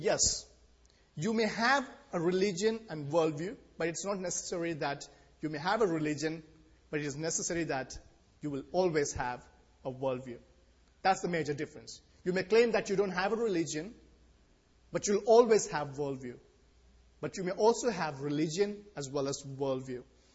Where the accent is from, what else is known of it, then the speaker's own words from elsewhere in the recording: India; I grew up in India. I come from there. You know, I have a Christian worldview that's there.